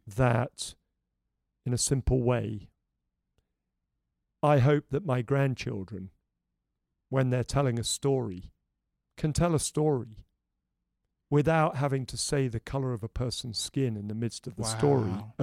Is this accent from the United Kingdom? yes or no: yes; England, United Kingdom; now in United States; I mean, Kate and I find it staggering as English people, that when we came to America, British Canadians